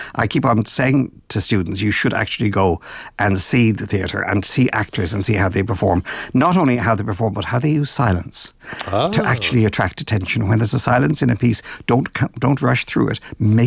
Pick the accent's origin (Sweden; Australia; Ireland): Ireland; Dublin, Leinster; It was a good place growing up in Dublin